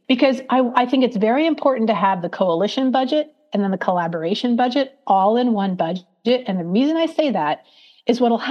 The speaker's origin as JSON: {"language": "English", "region": "Oregon", "country": "United States", "said": "So I'm from Oregon, so I apologize."}